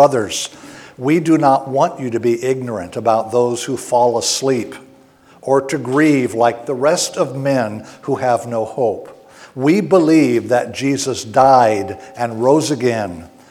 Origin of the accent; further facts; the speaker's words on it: Hawaii, United States; born there; I was born in Hawaii. My mother was born and raised in Hawaii.